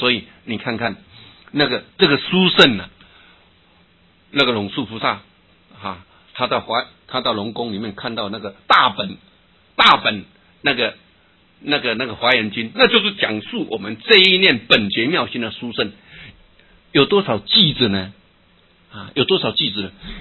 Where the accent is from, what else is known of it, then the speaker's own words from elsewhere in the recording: Taiwan; 我们台湾话叫小卡层